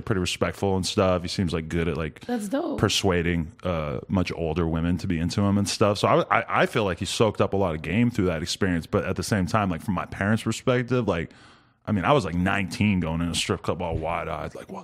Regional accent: East Coast, United States; I'm from the East Coast, but I was more

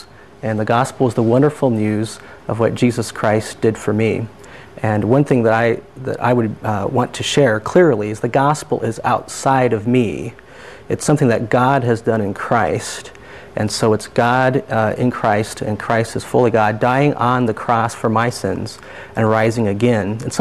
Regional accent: Des Moines, Iowa, United States; born there; I live in Des Moines, Iowa. It's my fifth time back, and I was born in Des Moines and kept on moving back.

